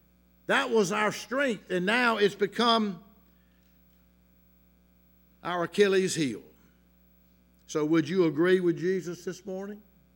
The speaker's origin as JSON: {"language": "English", "country": "United States", "tie": "born there", "said": "grateful that I was born here in America."}